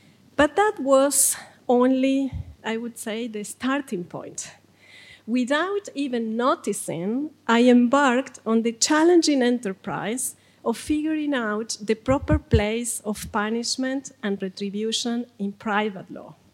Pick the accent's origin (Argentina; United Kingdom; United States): Argentina; At about that time, Argentina, my home country, became the first civil law jurisdiction in the world